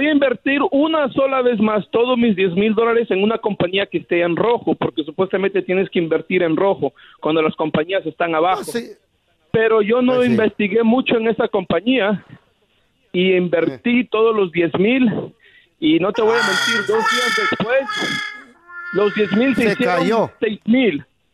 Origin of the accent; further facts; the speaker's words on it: Chicago, Illinois, United States; Mira, yo soy de Chicago, Illinois